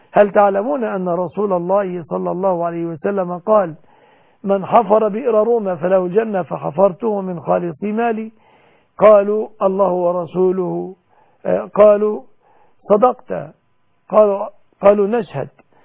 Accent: Egypt

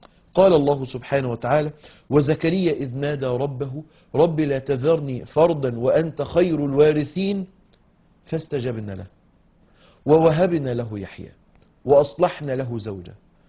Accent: Mansoura, Dakahlia, Egypt; عندنا في المنصورة

